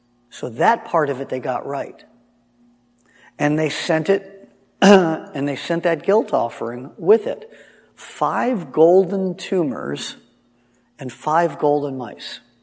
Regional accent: Los Angeles, California, United States; I don't know. I'm from Los Angeles. I don't know about livestock.

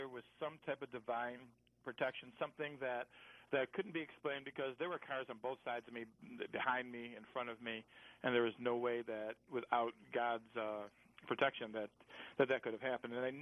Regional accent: Oak Park, Michigan, United States; I grew up in Oak Park, Michigan.

